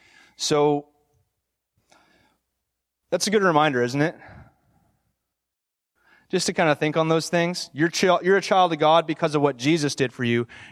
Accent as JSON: {"language": "English", "country": "Canada", "said": "So I'm a Canadian."}